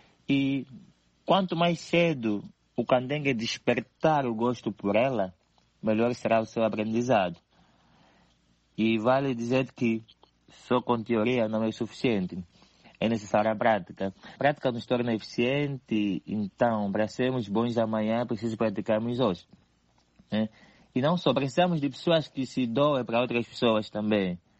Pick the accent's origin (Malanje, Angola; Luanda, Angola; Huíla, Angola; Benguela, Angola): Luanda, Angola; Cazenga; escolhi o Cazenga porque é lá onde eu nasci, é lá onde eu cresci